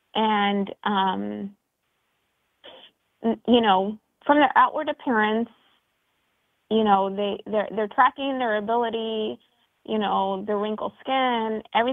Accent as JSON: {"language": "English", "region": "California", "country": "United States", "said": "I am from Southern California."}